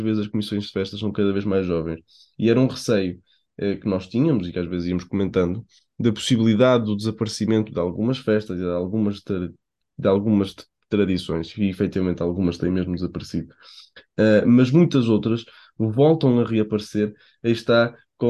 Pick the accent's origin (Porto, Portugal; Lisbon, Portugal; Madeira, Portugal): Porto, Portugal; Paredes; Eu sou de Paredes, tu és de Lousada, somos aqui dois concelhos bastante próximos, já mais para o interior do distrito do Porto.